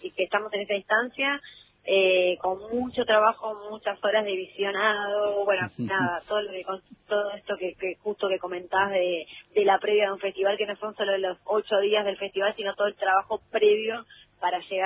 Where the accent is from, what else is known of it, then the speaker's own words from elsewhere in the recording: Argentina; como argentina, me parece un orgullo